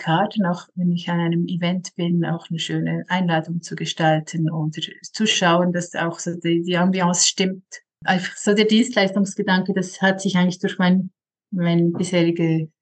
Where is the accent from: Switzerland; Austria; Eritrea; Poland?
Switzerland; für mich als Schweizer VA